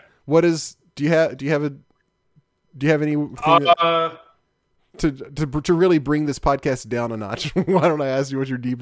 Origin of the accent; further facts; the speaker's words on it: Memphis, Tennessee, United States; But I mean, I grew up in Memphis, so I gotta go with Memphis for me.